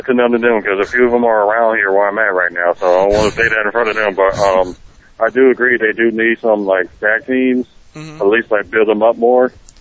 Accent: Milwaukee, Wisconsin, United States; I'm from Milwaukee.

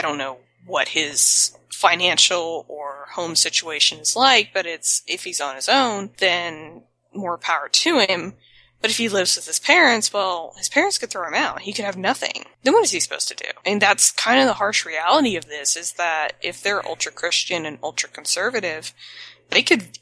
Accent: the South, United States; I'm from the South, y'all. I know how these go.

